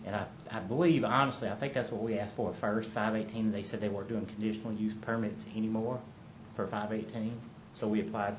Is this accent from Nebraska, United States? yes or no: no; Louisiana, United States; I don't know all the streets because I am from Louisiana, to be honest with you.